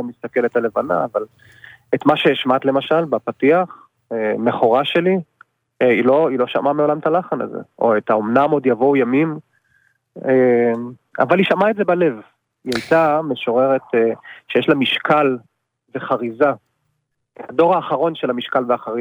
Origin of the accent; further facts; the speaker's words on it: Holon, Tel Aviv District, Israel; אני גדלתי בחולון